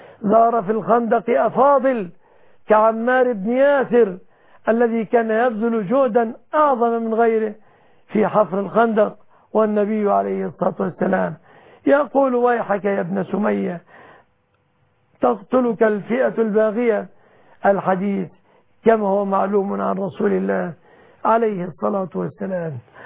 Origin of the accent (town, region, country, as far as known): Egypt